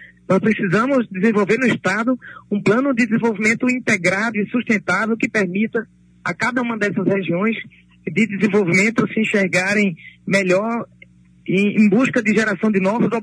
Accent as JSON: {"language": "Portuguese", "region": "Pernambuco", "country": "Brazil", "said": "Eu venho de Caguaru, você sabe muito bem disso."}